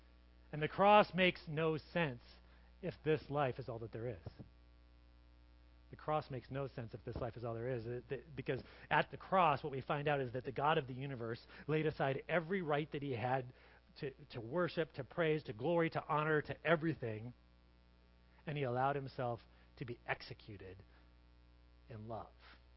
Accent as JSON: {"language": "English", "town": "Corvallis", "region": "Oregon", "country": "United States", "tie": "born or raised there", "said": "We grew up in Corvallis, and he was out playing in the yard."}